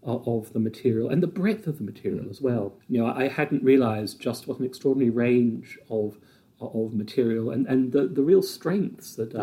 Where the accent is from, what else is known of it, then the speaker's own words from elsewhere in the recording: Brisbane, Queensland, Australia; I grew up in Brisbane